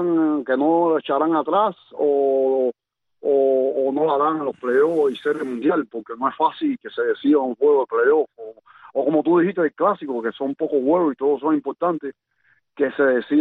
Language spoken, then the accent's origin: Spanish; Cuba; soy cubano